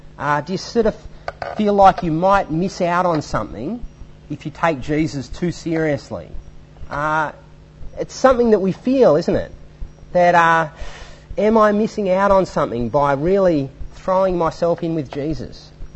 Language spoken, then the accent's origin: English; Yass, New South Wales, Australia; I can remember when I was growing up in Yass